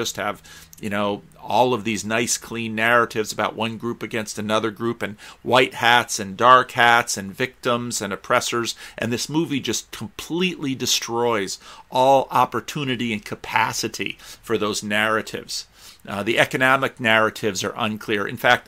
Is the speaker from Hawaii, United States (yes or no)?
no; Paterson, New Jersey, United States; I grew up in Paterson, which is over the river, about 15 miles away from Manhattan.